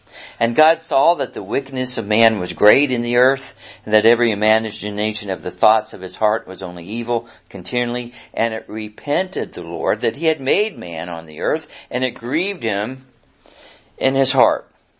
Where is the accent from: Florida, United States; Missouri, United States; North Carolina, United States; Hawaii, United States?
Missouri, United States; I'm from Missouri. You got to show me stuff, you know.